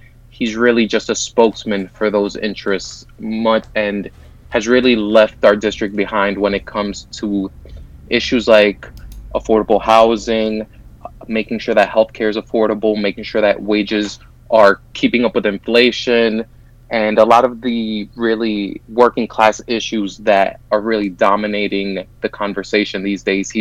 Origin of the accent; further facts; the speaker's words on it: Hoboken, New Jersey, United States; I'm a lifelong resident of Hudson County. I was born in Hoboken